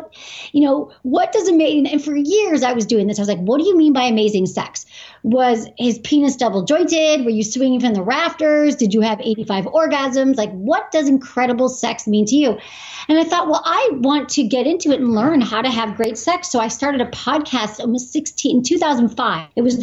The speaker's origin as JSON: {"language": "English", "region": "Michigan", "country": "United States", "tie": "born or raised there", "said": "even though I grew up in Michigan, you know, Midwest, United States"}